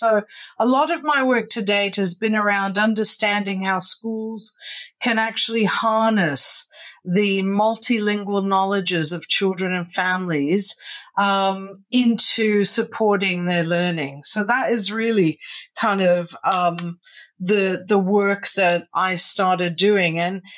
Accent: Australia; accent: Australian; English is a second language; also born or lived in Canada; I'm the daughter of Italian immigrants who went to Canada in the mid-50s. That's where I was born. We then moved to Australia, hence the accent. I grew up in Australia in the mid-70s and then went back to Canada to do my PhD.

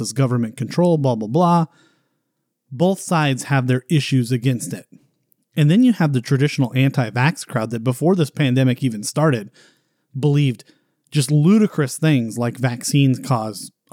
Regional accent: United States; Being an American, we just want freedom.

